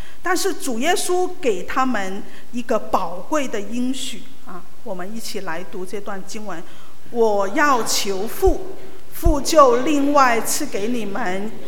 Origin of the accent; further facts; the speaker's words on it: Macau; 我是从澳门来的，我们有很多活动的啊